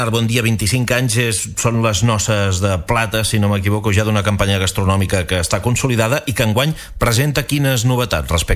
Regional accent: Pals, Catalonia, Spain; cosa estranya pels que som de Pals

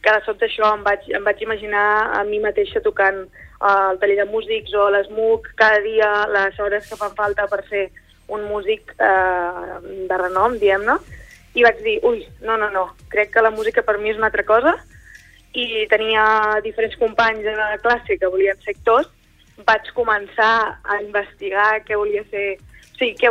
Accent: La Bisbal d'Empordà, Catalonia, Spain; Sí, soc de la Bisbal

